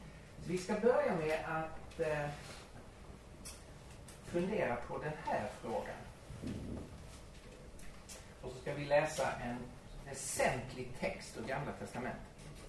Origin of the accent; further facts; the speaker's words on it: Skåne, Sweden; born there; Jag kommer ju från Sverige. Jag är född nere i Skåne, så en del svenskar tycker att man är halvdansk.